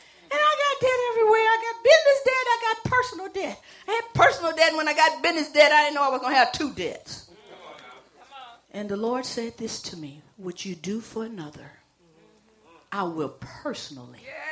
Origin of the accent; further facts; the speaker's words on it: Louisiana, United States; because I'm from Louisiana and I don't particularly like a particular team